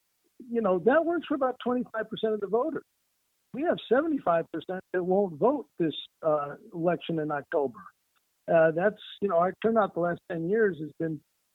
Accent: Chicago, Illinois, United States; You know, I'm from Chicago.

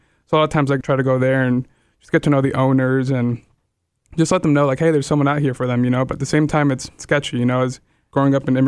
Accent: Minneapolis, Minnesota, United States; also born or lived in Omaha; now in Chattanooga, United States; Growing up in Minneapolis, huge city, there's resources left and right. Even in Omaha, there was resources there. But in Chattanooga, the resources we have aren't growing fast enough with the population.

